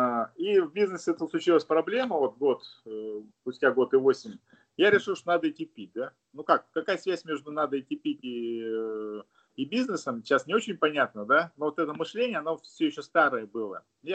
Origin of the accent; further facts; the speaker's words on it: Khabarovsk, Khabarovsk Krai, Russia; А так мы вообще первые приехали вот из Хабаровска.